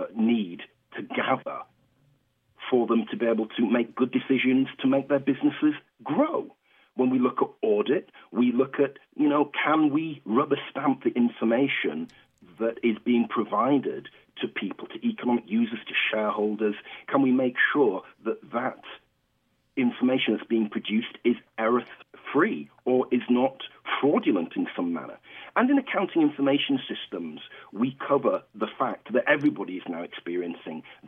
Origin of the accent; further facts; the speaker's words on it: United Kingdom; why does he have that odd accent? I'm actually from the United Kingdom. I'm a black British professor from the United Kingdom.